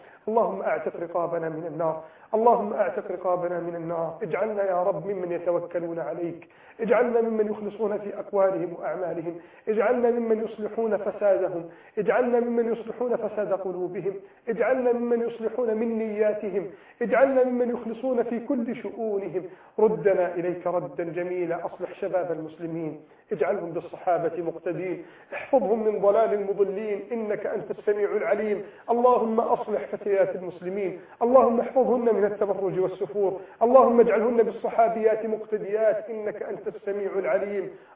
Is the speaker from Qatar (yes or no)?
no; Egypt